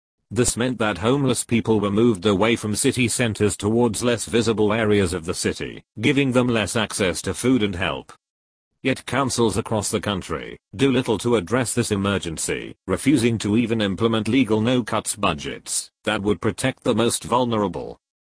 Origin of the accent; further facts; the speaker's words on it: Cardiff, Wales, United Kingdom; Take, for example, my hometown of Cardiff.